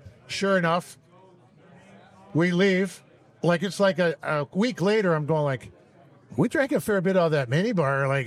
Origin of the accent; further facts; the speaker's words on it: Newmarket, Ontario, Canada; When I came off to see my parents, there had to be like about 100 people from Newmarket there, and so that was pretty special.